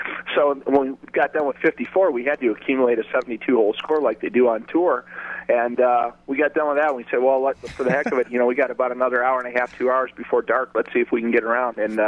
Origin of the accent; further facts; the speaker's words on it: Detroit, Michigan, United States; I remember one thick day back in my hometown in Detroit.